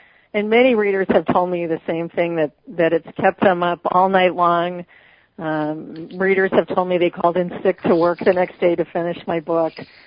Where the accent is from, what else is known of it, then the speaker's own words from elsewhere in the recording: Minnesota, United States; also born or lived in Chicago, Illinois; I was born and raised in Minnesota. The land of extremes, many long, cold winters surrounded by 10 and 12-foot snow drifts, and then hot, humid summers.